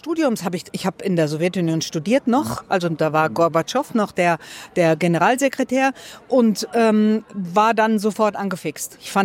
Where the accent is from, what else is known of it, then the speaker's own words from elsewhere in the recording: Unna, North Rhine-Westphalia, Germany; ich komme aus Unna in Westfalen